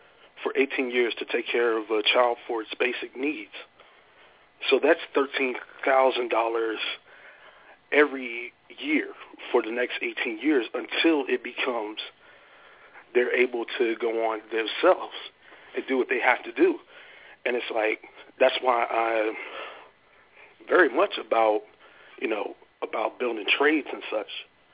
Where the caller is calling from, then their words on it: Roanoke, Virginia, United States; in Roanoke, Virginia.